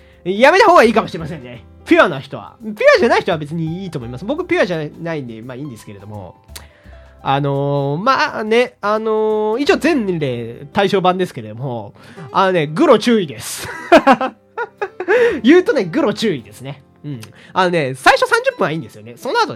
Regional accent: Hokkaido, Japan; 僕のね、出身地、北海道の右上の方をですね、思い出しましたね。

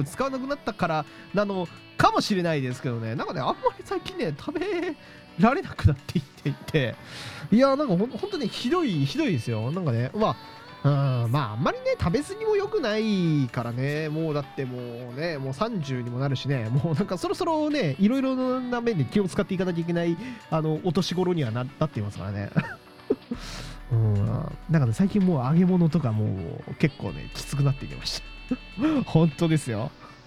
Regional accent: Hokkaido, Japan; 僕が北海道出身っていうところもあって

